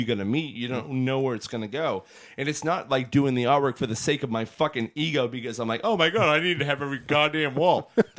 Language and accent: English; Weymouth, Massachusetts, United States; now in Orlando, United States; Weymouth in the house, motherfuckers.